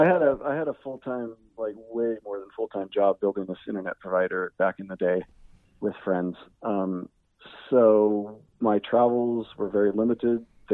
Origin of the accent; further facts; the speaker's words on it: Sonoma, California, United States; it was through the travel that I discovered Napa Valley, even though I grew up in Sonoma.